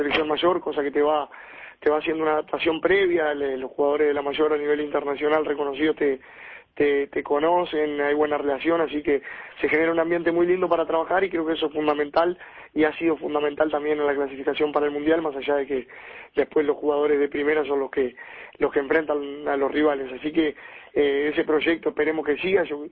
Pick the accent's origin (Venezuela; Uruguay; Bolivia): Uruguay; now in Argentina; porque como uruguayo y como viviendo el fútbol de la manera que la vivimos